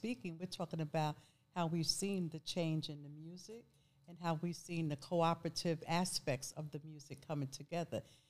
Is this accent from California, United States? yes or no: no; New York, United States; I mean, I grew up, was born in the 50s. So I grew up in New York, the 60s and the 70s.